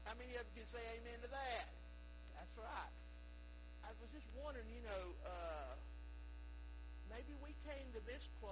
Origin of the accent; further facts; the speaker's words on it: Morganton, North Carolina, United States; I grew up in Morganton, off the mountain. Most people know where Morganton's at, in the little town of Oak Hill, which is north of 181.